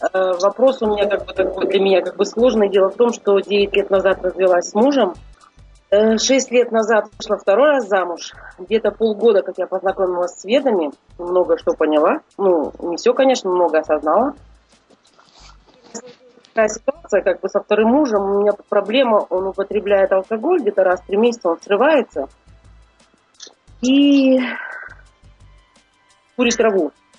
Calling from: Germany; Да, я из Германии.

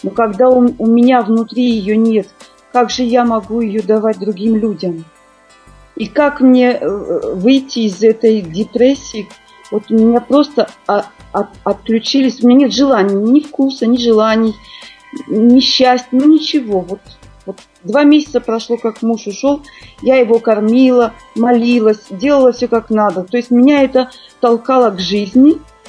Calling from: Belgium; Я живу в Бельгии.

